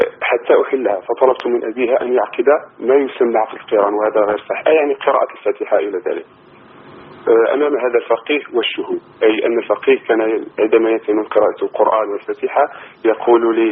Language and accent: Arabic; Morocco; أنا شاب مغربي أبلغ من العمر 26 سنة، وأنا أعمل في الحكومة المغربية